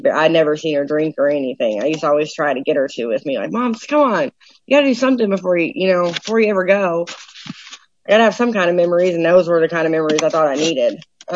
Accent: Granbury, Texas, United States; also born or lived in Cleburne, United States; I grew up in Cleburne, Texas, and was born there. I didn't grow up there. I was born there. And then I grew up in Granbury, Texas, and kind of most of my life

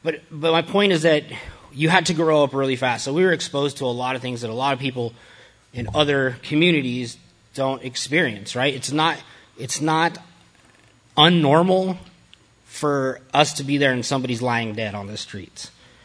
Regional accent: El Paso, Texas, United States; So growing up in El Paso, we're on the border of Mexico, right?

